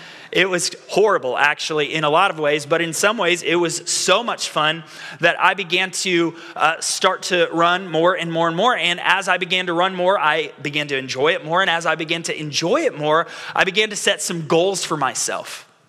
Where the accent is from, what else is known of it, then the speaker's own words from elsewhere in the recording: Florida, United States; Now, I'm from Florida, and so I know it is hot outside.